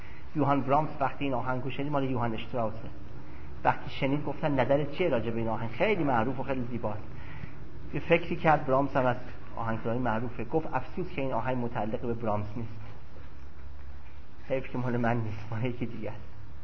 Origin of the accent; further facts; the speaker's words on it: Iran; born there; و دوم این که در ایران به دنیا اومدم